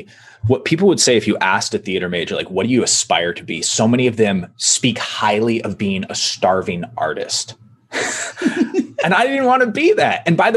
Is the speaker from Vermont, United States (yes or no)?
no; Virginia, United States; also born or lived in Colorado / Maryland / Michigan / Texas; I moved around a lot as a kid. So my dad was an FBI agent and I was born in Colorado, lived in Maryland, Michigan, Texas, finally settling in Virginia.